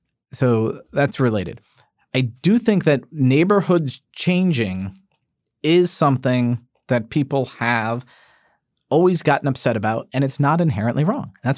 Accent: New York, United States; born there; I was born in 1978 in New York.

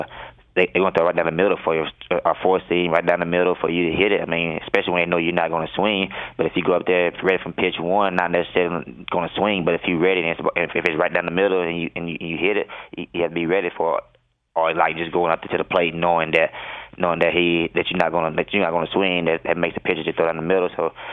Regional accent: Mississippi, United States; I mean, like growing up in Mississippi, I love chicken.

